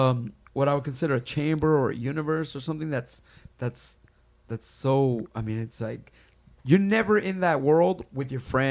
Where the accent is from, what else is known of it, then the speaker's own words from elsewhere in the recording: Los Angeles, California, United States; now in San Bernardino, United States; Yeah, I live in San Bernardino, But I grew up in the, you know, man, I grew up on La Brea, man.